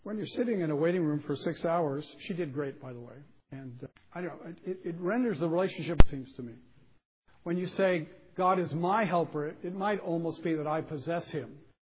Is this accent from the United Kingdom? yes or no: yes; England, United Kingdom; I'm English